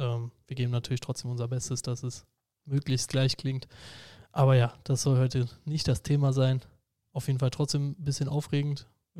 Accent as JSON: {"language": "German", "town": "Hennef", "region": "North Rhine-Westphalia", "country": "Germany", "said": "bei uns in Hennef, wo ich herkomme"}